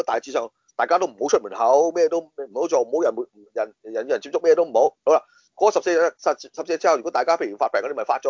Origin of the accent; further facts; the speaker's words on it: Hong Kong; 我哋香港咧，我最擔心嚟緊呢幾個月咧。